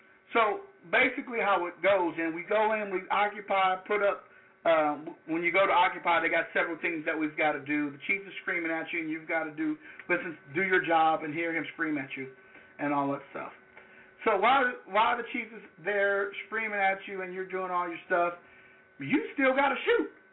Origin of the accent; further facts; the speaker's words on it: Louisiana, United States; Let me tell you, I've never been so hot in my life, and I'm from Louisiana.